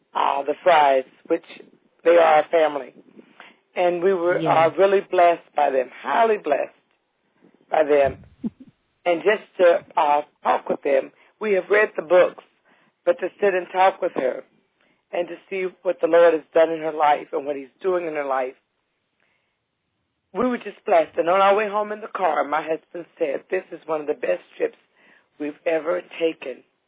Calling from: Palm Coast, Florida, United States; Hi, we're calling from Palm Coast, Florida.

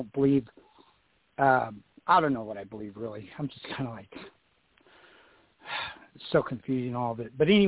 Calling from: California, United States; I'm calling from Modoc County in California.

